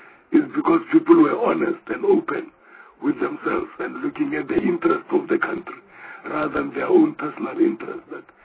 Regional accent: Alexandra, Gauteng, South Africa; I grew up in Alexander.

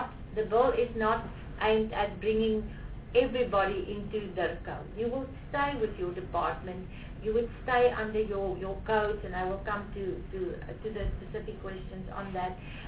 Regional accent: Free State, South Africa; Now, I come from the Free State. It's very close to my heart.

